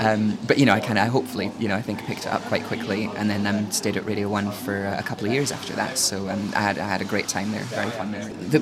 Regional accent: South Queensferry, Scotland, United Kingdom; When I grew up in South Queensferry, there was a local radio station that ran for 1 week out of the year

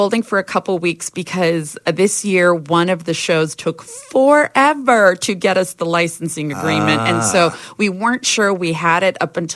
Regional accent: Hawaii, United States; also born or lived in California / Northern Virginia; I was born in California, yeah. But my childhood was mostly on the Big Island of Hawaii.

